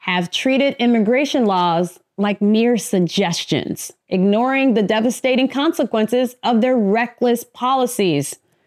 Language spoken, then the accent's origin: English; New York, United States; originally I'm a New Yorker